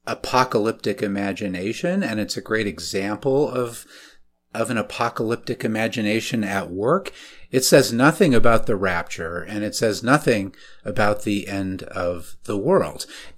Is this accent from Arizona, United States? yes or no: no; Alaska, United States; Yeah, so I grew up mostly in Alaska in conservative evangelical Christian circles